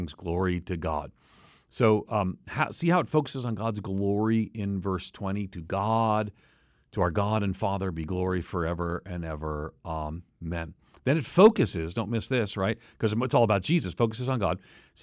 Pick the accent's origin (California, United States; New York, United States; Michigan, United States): New York, United States; Long Island; when I grew up, where I grew up on Long Island, that we'd go to church on Christmas and Easter, just Christmas and Easter